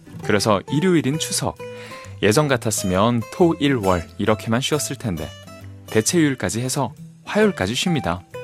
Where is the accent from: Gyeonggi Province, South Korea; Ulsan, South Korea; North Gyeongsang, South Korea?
Ulsan, South Korea; 저 고향 울산이요.